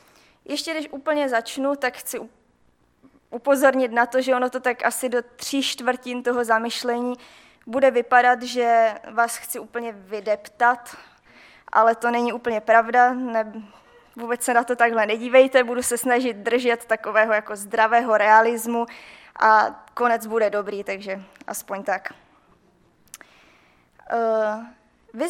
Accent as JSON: {"language": "Czech", "town": "Svinov", "region": "Moravian-Silesian Region", "country": "Czechia", "said": "jsme celá rodina ze Svinova, já teda chodím do sboru od malička, vyrostla jsem ve svinovském sboře a bydlím tady v Ostravě, studuju experimentální biologii na Ostravské univerzitě"}